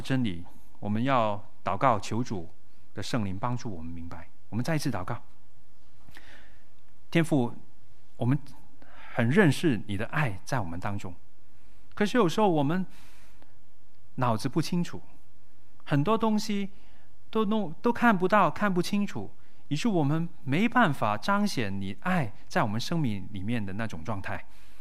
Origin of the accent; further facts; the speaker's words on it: Guangdong, China; 好像我们广东人说的猛叉叉